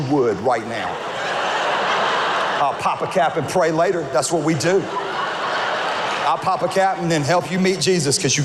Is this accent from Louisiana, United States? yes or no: yes; West Monroe, Louisiana, United States; But I'm originally from West Monroe, Louisiana. That's right. West Monroe. West Funroe is what we call it. And it is quite possibly the stinkiest town you've ever been in.